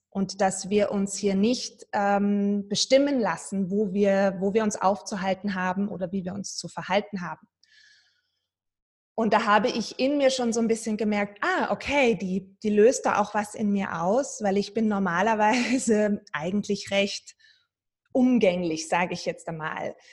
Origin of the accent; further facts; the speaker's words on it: Germany; accent: German; Sie hat natürlich meinen deutschen Akzent gehört.